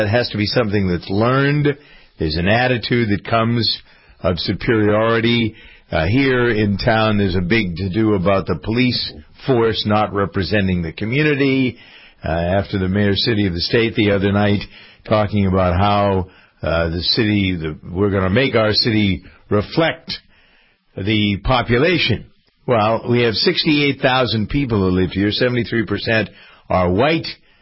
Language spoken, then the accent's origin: English; Framingham, Massachusetts, United States; We've had some trouble here in my hometown of Framingham with hate crimes